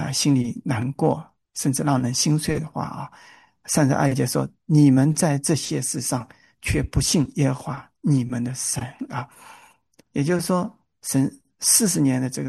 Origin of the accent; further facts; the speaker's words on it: Hangzhou, Zhejiang, China; also born or lived in Wenzhou / Hong Kong; 我老家是杭州萧山后来到了温州，到了温州之后，在大学校园团体里面信仰得以坚固，后来呢又去了这个香港